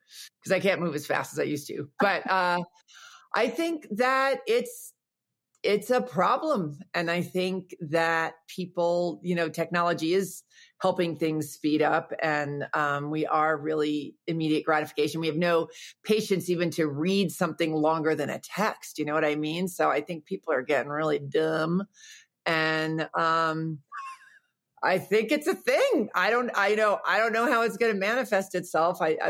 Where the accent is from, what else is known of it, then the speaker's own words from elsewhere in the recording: New York, United States; I too suck at it. I'm from New York.